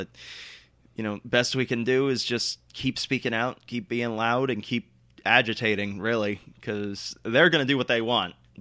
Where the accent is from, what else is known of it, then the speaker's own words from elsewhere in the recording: Ohio, United States; Yeah, I mean, my home state of Ohio is one of the more famous examples